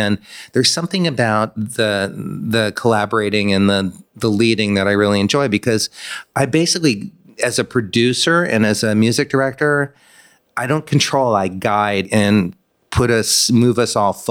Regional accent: Miami, Florida, United States; I was born and raised in Miami.

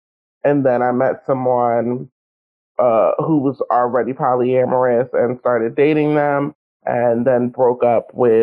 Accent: Philadelphia, Pennsylvania, United States; Like I'm from Philadelphia. I only just recently moved to California within the last year or so.

